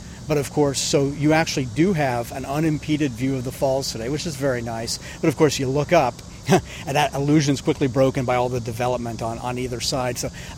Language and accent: English; New York, United States; in my case, Central Park, which I just spent so much time in as a New Yorker.